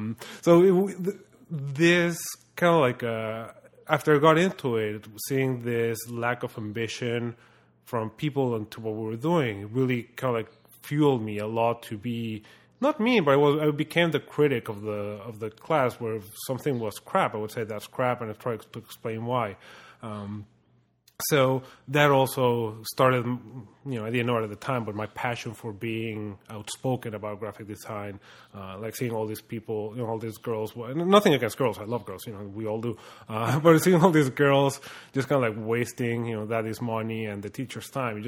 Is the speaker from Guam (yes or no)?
no; Mexico; So I called from Mexico saying, "Hey, I'm from Mexico, but I'm a student. Can I come?"